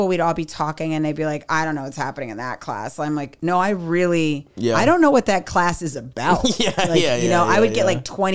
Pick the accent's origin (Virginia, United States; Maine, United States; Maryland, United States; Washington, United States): Maryland, United States; I grew up in Maryland. My dad was a civil rights lawyer.